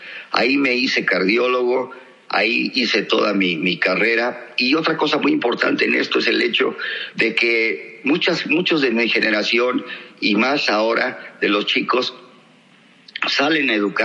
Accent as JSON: {"language": "Spanish", "region": "Mexico City", "country": "Mexico", "tie": "born or raised there", "said": "yo soy oriundo de la Ciudad de México, apasionado de esta ciudad, aquí vivo, aquí viviré y espero morir aquí. Provengo de pues esta vieja tradición española"}